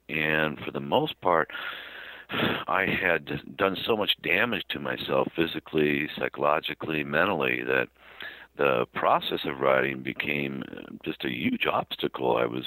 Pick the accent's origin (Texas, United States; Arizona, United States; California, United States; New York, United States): California, United States; San Jose; born there; I was born in 1957 in San Jose, California.